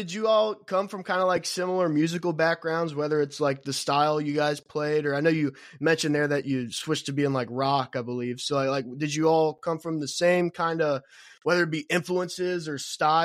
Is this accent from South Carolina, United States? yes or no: no; Erlanger, Kentucky, United States; I'm Erlanger, born and raised Erlanger.